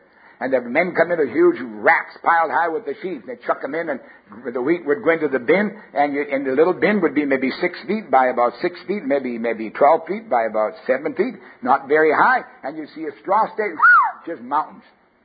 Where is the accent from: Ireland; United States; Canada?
Canada; also born or lived in Alberta; I came from Canada. I didn't live in Saskatchewan, which is really the wheat bin of the universe. I used to think Alberta was because I lived there